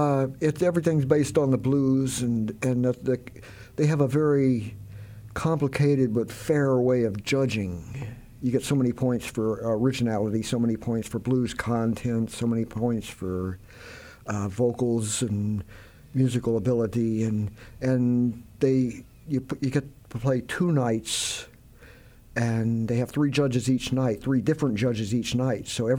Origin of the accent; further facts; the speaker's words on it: Memphis, Tennessee, United States; Well, I grew up in Memphis listening to the blues and R&B, and there was rockabilly, and Memphis was a very good musical town to grow up